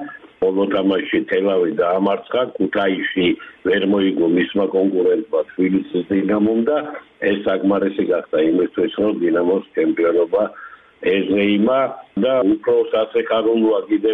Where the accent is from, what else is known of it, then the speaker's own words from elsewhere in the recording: Batumi, Adjara, Georgia; მე როგორც ბათუმელი კაცი, რა თქმა უნდა, ჩვენს გულს წარმატებას ვუსურვებ